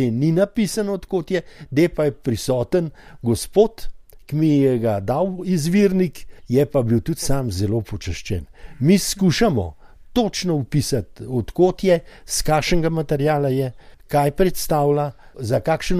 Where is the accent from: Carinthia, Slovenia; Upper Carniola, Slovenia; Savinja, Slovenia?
Upper Carniola, Slovenia; Tržič; Je bil potrdilo, da sem iz Tržiča.